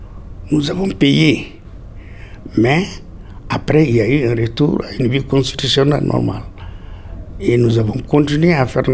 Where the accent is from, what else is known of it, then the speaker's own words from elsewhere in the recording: Mali; Chez nous, au Mali, nous avons continué à lutter dur pour empêcher cela.